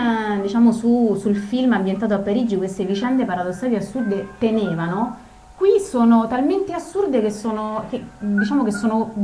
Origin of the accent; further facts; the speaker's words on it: Rome, Lazio, Italy; non essendo parigini probabilmente non siamo riusciti a cogliere quelle cose che invece riusciamo a cogliere in questo in quanto romani.